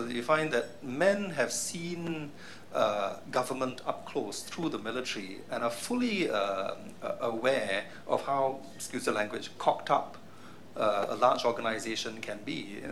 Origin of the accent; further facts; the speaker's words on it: Singapore; that does not leave a nice feeling as a Singaporean.